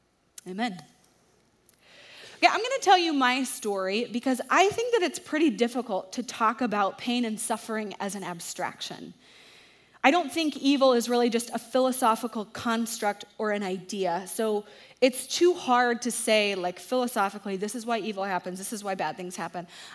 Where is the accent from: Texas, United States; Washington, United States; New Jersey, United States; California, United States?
Texas, United States; Dallas; I grew up in Dallas